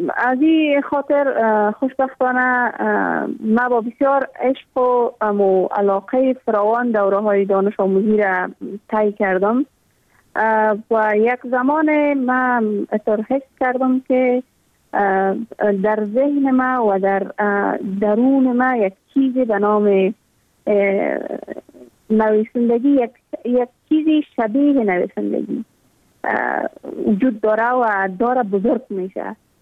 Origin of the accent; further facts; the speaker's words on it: Afghanistan; ما هم مثل میلیون ها دختر دیگه در دامن جنگ بزرگ شدیم و در همو سیاترین سالایی که در تمام ولایت افغانستان دروازه های مکتب برای دخترها بسته بود.